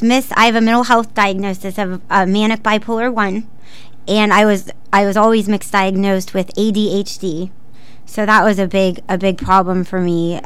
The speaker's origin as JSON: {"language": "English", "town": "Upper Arlington", "region": "Ohio", "country": "United States", "tie": "born or raised there", "said": "I grew up in, later in life, I grew up in Upper Arlington"}